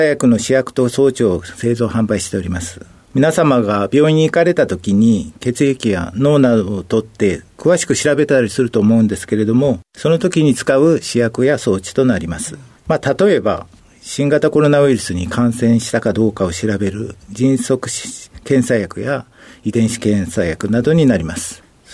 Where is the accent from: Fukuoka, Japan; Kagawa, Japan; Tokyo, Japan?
Fukuoka, Japan; Koga; 福岡県の古賀市になります。